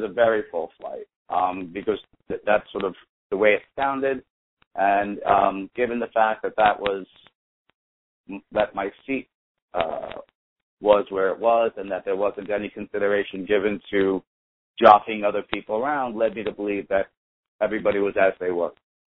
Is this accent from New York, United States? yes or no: yes; Brooklyn, New York, United States; I dropped a few F-bombs. I'm from Brooklyn.